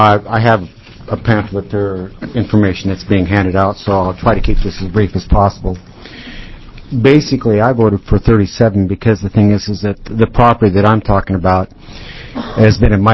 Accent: Warrenton, Oregon, United States; I'm from Warrenton, Oregon.

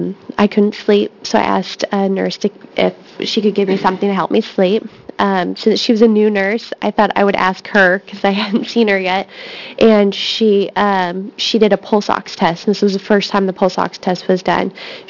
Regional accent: Grants Pass, Oregon, United States; I'm from Grants Pass, and I represent myself.

